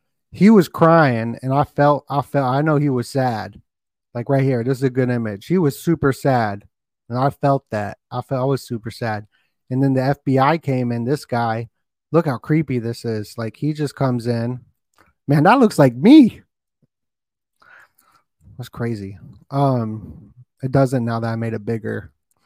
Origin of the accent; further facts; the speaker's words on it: Las Vegas, Nevada, United States; because I'm from Las Vegas too. So that story, just like this story, hits home for me.